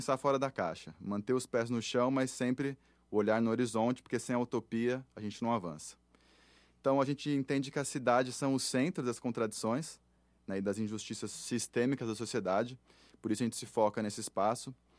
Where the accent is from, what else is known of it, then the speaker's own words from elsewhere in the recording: São Carlos, São Paulo, Brazil; sou daqui de São Carlos